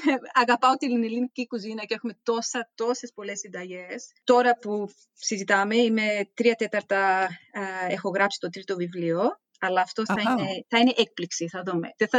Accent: Greece; αλλά είμαι Ελληνίδα.

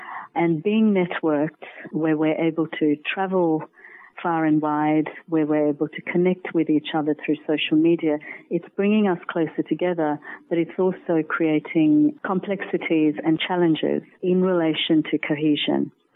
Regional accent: Sri Lanka; I think being born into and growing up in Sri Lanka, I was always interested in diverse cultures, religions and languages.

